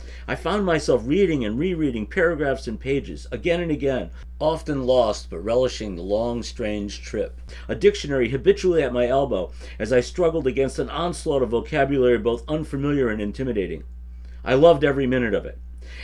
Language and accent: English; New England, United States; growing up in New England in the 1960s.